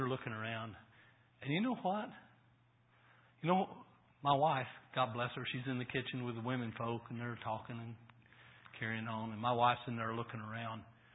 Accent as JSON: {"language": "English", "region": "Arkansas", "country": "United States", "said": "I mean, it's not like we were somebody that had been raised in Holmes County, you know? I mean, we're from Arkansas."}